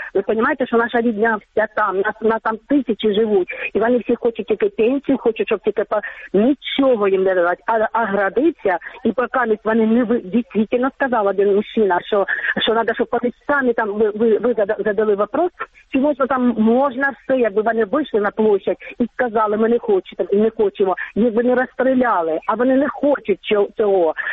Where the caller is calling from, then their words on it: Kramatorsk, Donetsk Oblast, Ukraine; я с Краматорска.